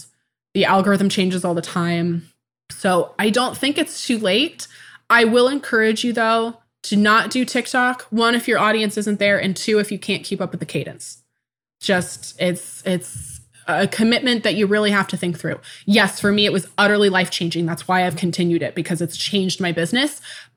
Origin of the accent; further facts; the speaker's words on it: Tacoma, Washington, United States; born there; I was born in 1994 in Tacoma, Washington.